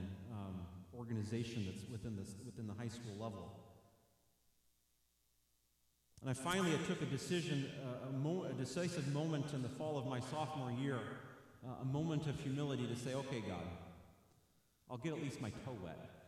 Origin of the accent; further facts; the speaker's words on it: Illinois, United States; The church I grew up in Illinois, the Brethren Church, we actually had a... certain communions